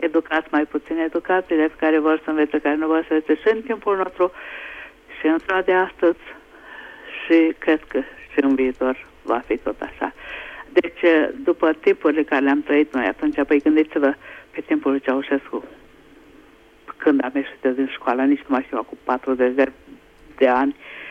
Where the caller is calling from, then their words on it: Budapest, Hungary; also born or lived in Romania; Și eu am făcut școala în România și copiii mei până în clasa a patra, a cincea